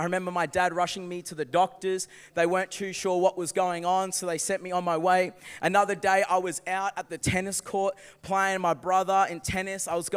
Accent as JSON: {"language": "English", "town": "Gold Coast", "region": "Queensland", "country": "Australia", "tie": "born or raised there", "said": "We had a great family dynamic growing up on the Gold Coast. But everything changed when I turned 5 years old."}